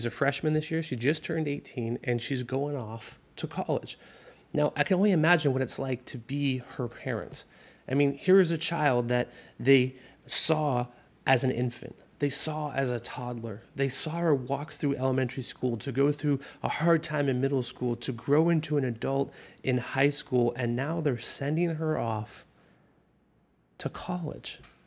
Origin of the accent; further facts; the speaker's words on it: Ontario, Canada; So a province in Canada is like a state, and it's actually where I'm from. I'm from Canada originally